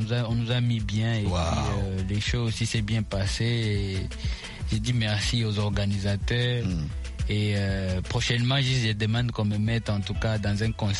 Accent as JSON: {"language": "French", "town": "Goma", "region": "North Kivu", "country": "DR Congo", "said": "Par exemple, chez moi à Goma, obligatoirement, j'ai un gros projet peut-être pour l'année prochaine"}